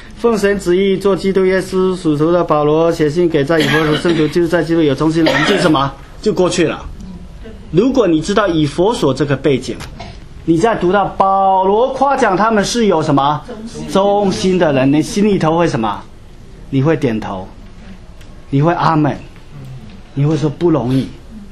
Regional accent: Xiamen, Fujian, China; 因为小时候我是在厦门鼓浪屿长大，我们家住在海边

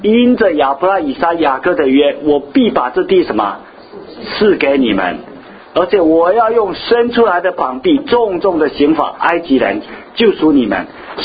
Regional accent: China; 我们是中国人啊

